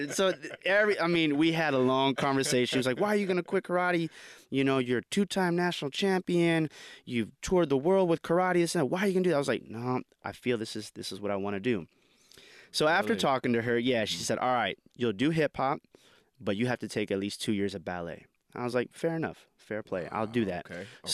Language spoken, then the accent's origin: English; Los Angeles, California, United States; growing up in the Silver Lake / Echo Park area, 90s, not so much of your fun neighborhood.